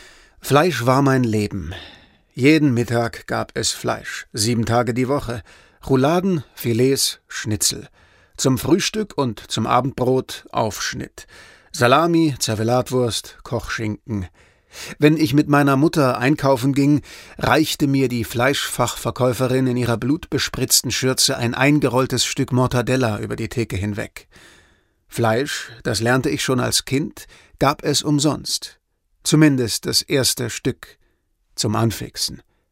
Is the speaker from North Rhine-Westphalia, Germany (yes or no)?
no; Lower Saxony, Germany; Bei uns in Ostfriesland gibt es den Spruch, wat der Buer nicht kennt, dat frett he nicht.